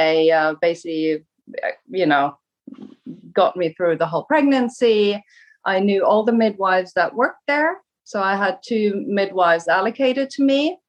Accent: Germany; English is a second language; also born or lived in Ireland / England; now in New Jersey, United States; I'm originally from Germany, did a little detour via Ireland, England, and then now live in the US in New Jersey. I'm just turned 50.

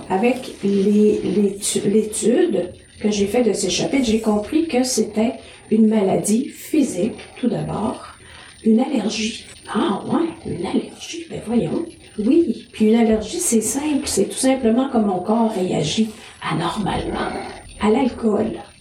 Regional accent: Jonquière, Quebec, Canada; Je viens de Jonquière.

